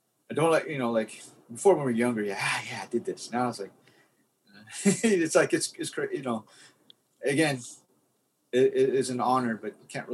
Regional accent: Philippines; When Q won that battle, as a Filipino, because as Filipinos, we didn't have no … no Michael Jordans, okay?

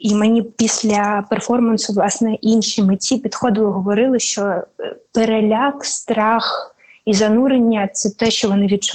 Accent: Luhansk, Luhansk Oblast, Ukraine; moved away as an adult; also born or lived in Kyiv; в березні місяці я поїхала з Києва, де я мешкала протягом останніх 8 років, бо я народилася і виросла в Луганську. Я поїхала до Луцька.

